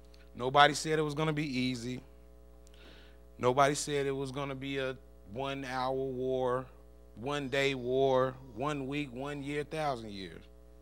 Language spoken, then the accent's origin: English; Chicago, Illinois, United States; now in Little Rock, United States; I'm not born from Arkansas. I was born and raised in Chicago, and now I'm down here in Little Rock, and all my family is either up north or in North Carolina.